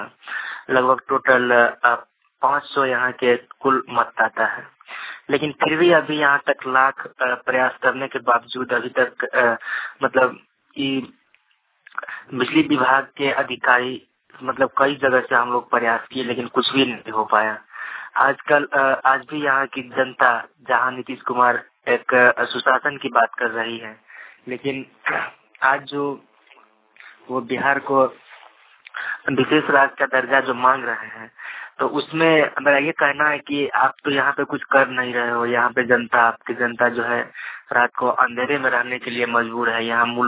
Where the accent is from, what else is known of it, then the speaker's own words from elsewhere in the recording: Kalwahi, Bihar, India; कलवाही जिला मधुबनी बिहार से बात कर रहा हूँ। और मैं नरारपुरवी पंचायत का रहने वाला हूँ।